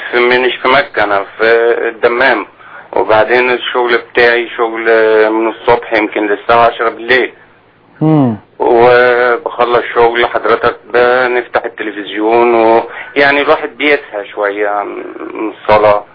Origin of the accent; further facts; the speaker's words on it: Egypt; now in Saudi Arabia; أنا مصري مقيم في السعودية